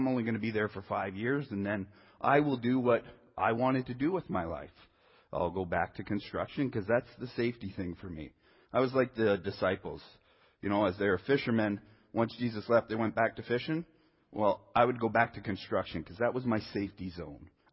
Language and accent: English; Sharon, Ontario, Canada; also born or lived in Holland Landing; I'm just a young guy who was born and raised in Sharon, Ontario, and then moved to Holland Landing, and only moved twice in my life. My parents were Dutch immigrants, and basically we just stayed where we stayed.